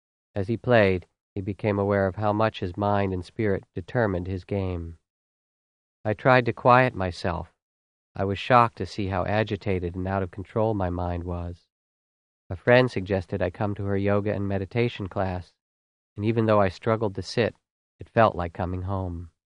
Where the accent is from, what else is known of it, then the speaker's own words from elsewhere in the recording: East Coast, United States; For me, growing up on the East Coast meant the pleasure of seeing fireflies in summer.